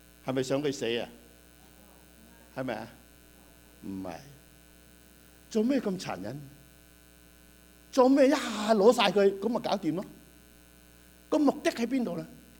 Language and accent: Cantonese; China; 我喺香港喺內地長大